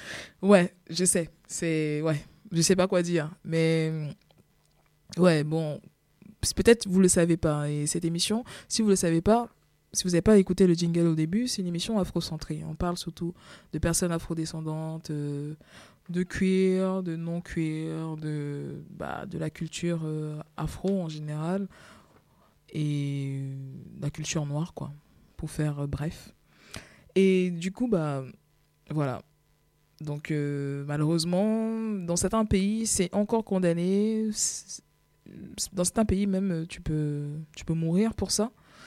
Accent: Cameroon; moi, je suis camerounaise, et le Cameroun, je suis toujours camerounaise, du coup, dans mes papiers en tout cas.

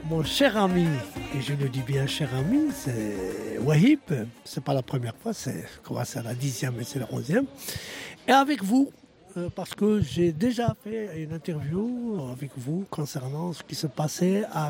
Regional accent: Oujda, Oriental, Morocco; Alors moi, je suis de l'Oriental. Plus précisément, je suis de la ville d'Oujda. C'est une ville limitrophe avec l'Algérie.

